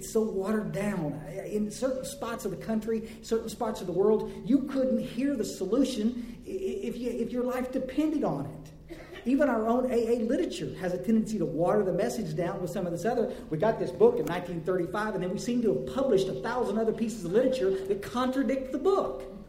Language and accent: English; Texas, United States; born or raised there